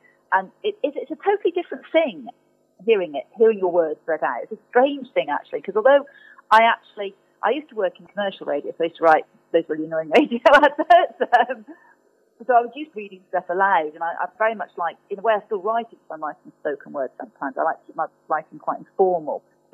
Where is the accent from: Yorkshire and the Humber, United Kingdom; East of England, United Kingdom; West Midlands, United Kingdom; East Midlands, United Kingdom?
East Midlands, United Kingdom; Nottingham; Nottinghamshire, which is pretty appropriate. And I lived in Nottingham for such a long time. It's kind of my hometown.